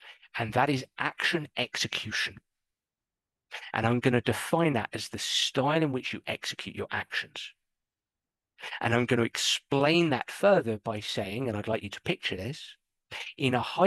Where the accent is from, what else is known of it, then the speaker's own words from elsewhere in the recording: England, United Kingdom; As an Englishman